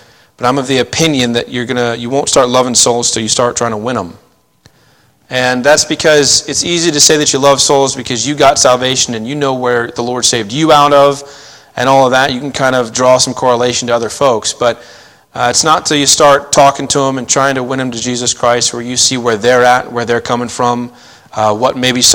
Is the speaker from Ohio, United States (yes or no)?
yes; Ohio, United States; also born or lived in North Carolina; I was raised in Ohio, although I don't like to claim I'm from Ohio. I mean, hopefully some of you understand that. I was born on the Cherry Point Navy Base in North Carolina.